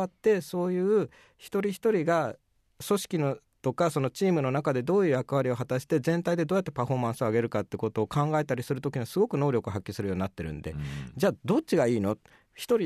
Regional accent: Tokyo, Japan; まあ、僕は東京生まれの東京育ちですけど、商店街の中で育ったんで

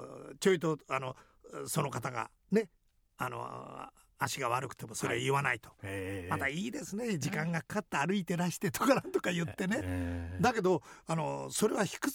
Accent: Tokyo, Japan; 江戸っ子の、下町の龍泉寺というところに住んだ、

